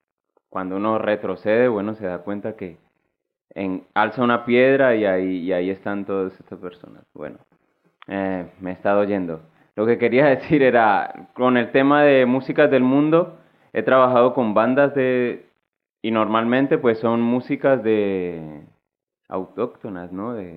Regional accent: Colombia; otra cosa vendría siendo soy de Colombia, una industria en Colombia o una industria en España

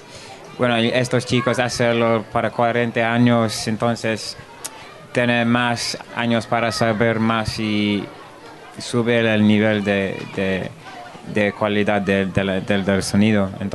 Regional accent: London, United Kingdom; Spanish is a second language; Bueno, soy de Londres, entonces la cultura es un poquito diferente en Londres.

